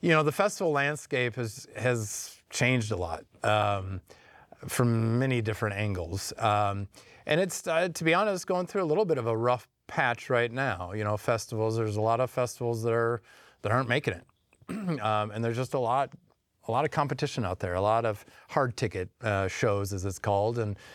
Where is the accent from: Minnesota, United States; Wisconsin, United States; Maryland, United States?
Minnesota, United States; Minnetonka; moved away as an adult; also born or lived in Vermont / New York / California; Well, I grew up in Minnetonka, Minnesota, until I was 18. Moved away for college, lived in the Northeast between Vermont and New York for 7 years, and then out in California for another 9 or 10 years.